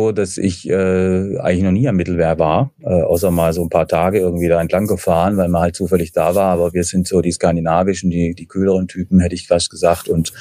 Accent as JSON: {"language": "German", "town": "Rosenheim", "region": "Bavaria", "country": "Germany", "tie": "born there", "said": "Ich bin auch gebürtiger Rosenheimer, auch wenn man es nicht mehr hört."}